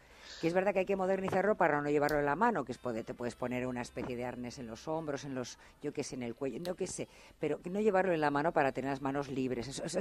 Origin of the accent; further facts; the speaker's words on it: Estella, Navarre, Spain; ¿de dónde voy a ser? ¿De Estella? ¿De Navarra?